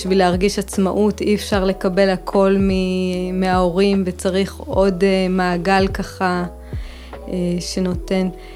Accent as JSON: {"language": "Hebrew", "town": "Alonei Abba", "region": "Northern District", "country": "Israel", "said": "אני ממושב אלוני אבא, אני אימא לשלוש בנות."}